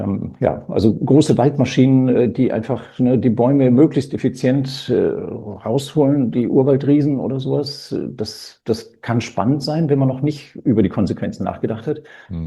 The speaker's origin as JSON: {"language": "German", "country": "Chile", "tie": "born or raised there", "also_born_or_lived": "Germany", "said": "Ja, ich bin halt in Chile aufgewachsen. Ich war von 8 bis 15 war ich in Deutschland."}